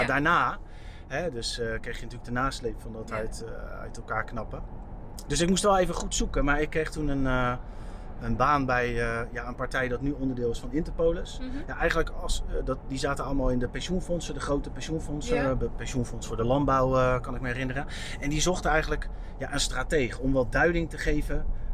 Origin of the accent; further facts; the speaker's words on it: Vlaardingen, South Holland, Netherlands; Dus ik kom oorspronkelijk uit Vlaardingen, dus mijn cirkel is wat dat betreft niet zo groot.